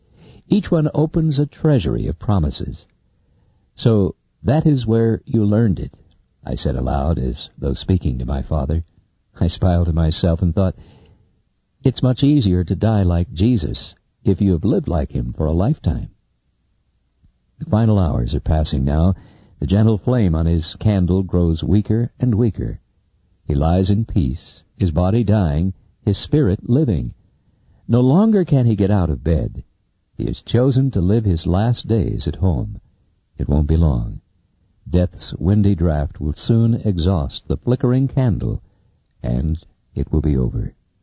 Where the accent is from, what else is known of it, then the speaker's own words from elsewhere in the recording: Texas, United States; In a recent trip to my hometown, I took some time to go see a tree. A live oak tree, my dad had called it, with the accent on live.